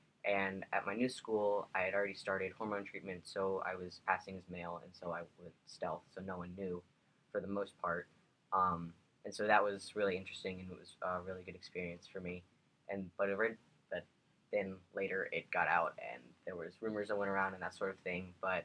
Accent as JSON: {"language": "English", "region": "North Carolina", "country": "United States", "tie": "born there", "said": "No, my parents just moved a lot. So, I was born in North Carolina."}